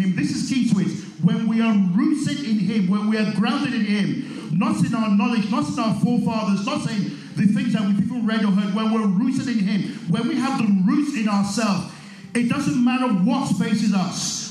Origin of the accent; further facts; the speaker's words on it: Nigeria; we grew up in Nigeria, and the place where we grew up, it was very, very rocky, very stony.